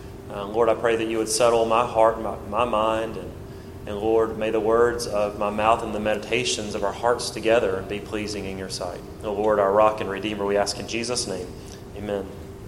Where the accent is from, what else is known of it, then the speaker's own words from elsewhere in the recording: Brundage, Alabama, United States; I'm from Brundage, Alabama, which is just a scratch bigger than Banks, Alabama